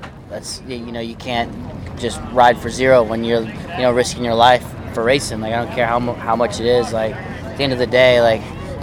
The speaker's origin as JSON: {"language": "English", "country": "United States", "said": "He brought me over as an American."}